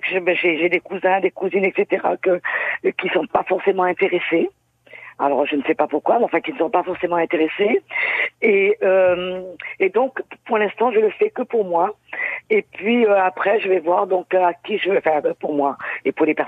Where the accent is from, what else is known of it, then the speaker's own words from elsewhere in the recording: Réunion; Et comme je suis réunionnaise